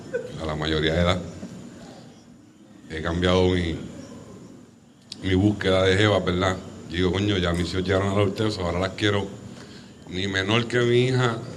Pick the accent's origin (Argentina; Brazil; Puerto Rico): Puerto Rico; Bayamón; esto me lleva a recordar mi infancia en los 90 en Bayamón